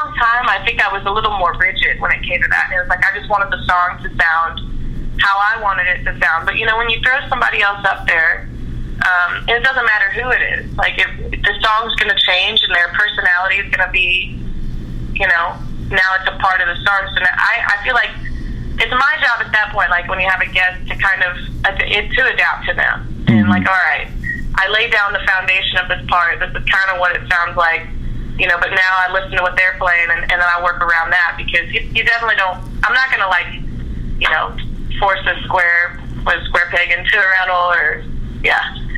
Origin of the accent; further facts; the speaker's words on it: Kansas City, United States; I mean, I grew up in Kansas City, so there's a lot of bands out of there that were touring